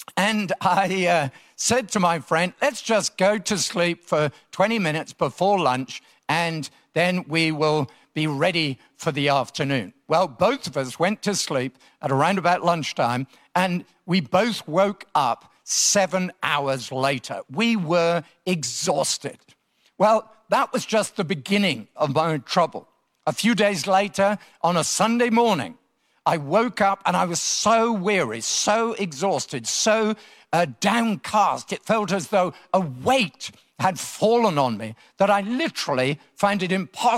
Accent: Salisbury, South West England, United Kingdom; moved away as an adult; also born or lived in Nottingham; now in Sydney, Australia; I'm actually, as you can tell by my accent, originally from England. First half of my life, I lived in England, down in the south near Salisbury and then in Nottingham. And for the last 30 years, have been based here in Sydney, Australia

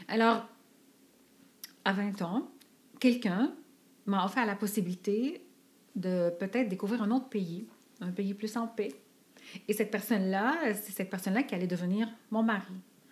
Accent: Lebanon; je suis d'origine libanaise, donc je viens du Liban.

